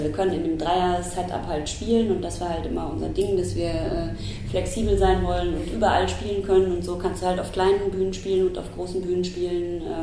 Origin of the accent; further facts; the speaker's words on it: North Rhine-Westphalia, Germany; now in Munich, Germany; Ich komme eigentlich aus dem Ruhrpott und war in München, weil ich da gearbeitet habe als Schauspielerin